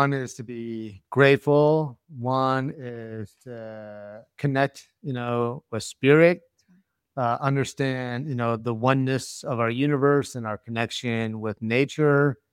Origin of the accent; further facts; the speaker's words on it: Tampa, Florida, United States; born there; I was a Tampa Bay Bucks fan because I was born in Tampa Bay, you know